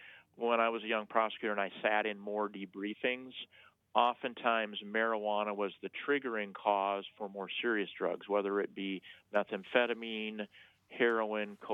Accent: Sturgis, South Dakota, United States; Sturgis is my hometown. It's where my mom still lives. I was able to grow up seeing the benefit the rally brings to the Black Hills and the state.

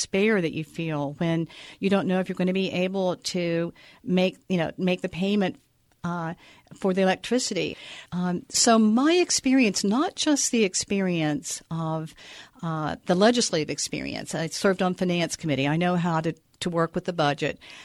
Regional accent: West Virginia, United States; I'm a coal miner's daughter. I grew up on Buzzard Rock Mountain north of Charleston, that we didn't have hot and cold running water

